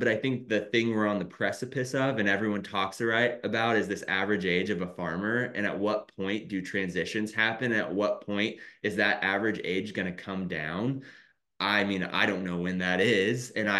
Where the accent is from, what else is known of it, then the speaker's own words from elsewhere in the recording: Indiana, United States; I grew up in Carroll County, Indiana. I graduated with 80 kids in my high school